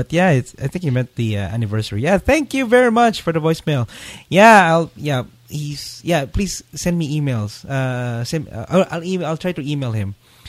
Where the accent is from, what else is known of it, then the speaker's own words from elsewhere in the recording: Philippines; stuff that I grew up with in the Philippines